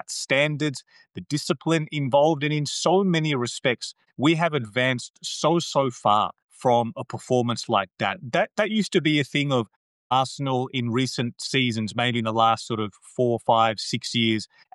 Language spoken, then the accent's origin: English; Australia; also born or lived in India; I am of Indian origin. I was born in India. I've been Australian raised. I've been in Australia since I was 3.